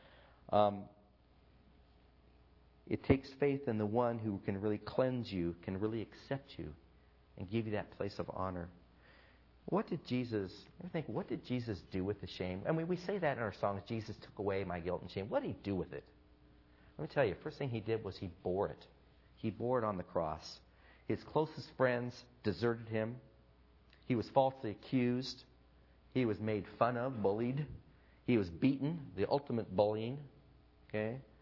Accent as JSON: {"language": "English", "country": "United States", "said": "I have a hard time understanding shame because as an American"}